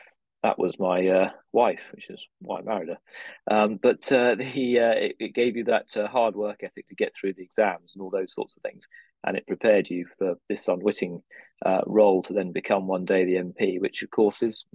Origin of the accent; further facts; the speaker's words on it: Holt, East of England, United Kingdom; born there; Well, I was born in Holt in North Norfolk, which many people will know.